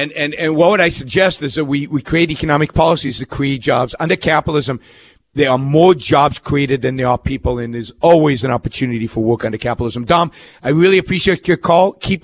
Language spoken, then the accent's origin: English; Israel; now in Southern California, United States; I'm originally from Israel.